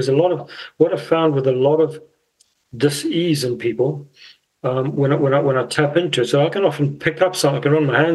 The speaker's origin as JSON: {"language": "English", "country": "South Africa", "lives_now": "New Zealand", "said": "You know, I come from South Africa, and I didn't know a lot about New Zealand"}